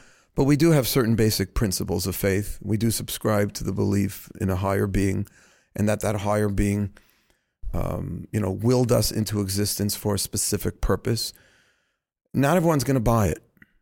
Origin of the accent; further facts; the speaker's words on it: Queens, New York, United States; And I remember growing up in Queens, they used to have these Christian missionary groups walking around.